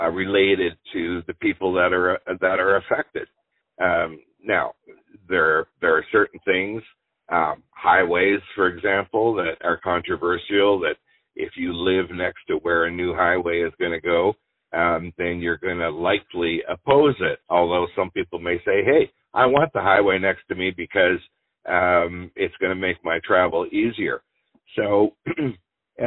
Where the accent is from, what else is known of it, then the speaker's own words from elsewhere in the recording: Toronto, Ontario, Canada; I've lived in Toronto my entire life. I was born in Toronto. And I guess it was, it was in 1979 that I moved to Archer Co-op, and that's in the St. Lawrence